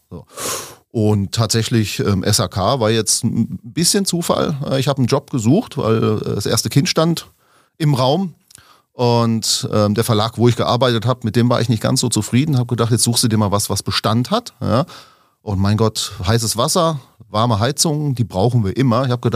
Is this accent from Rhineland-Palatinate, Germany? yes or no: yes; Rhineland-Palatinate, Germany; ursprünglich komme ich aus dem Westerwald, bin Jahrgang 77.